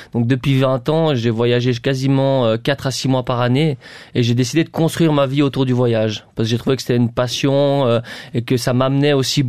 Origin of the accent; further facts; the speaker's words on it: Switzerland; Donc déjà, je suis Suisse.